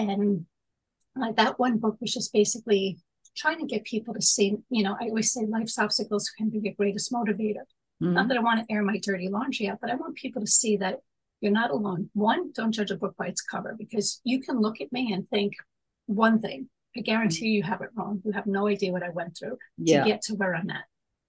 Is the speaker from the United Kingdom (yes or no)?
no; Manhattan, New York, United States; I'm born and raised in Manhattan. So I know some people are prejudiced or racist and they like their cliques. I was in a melting pot my whole life.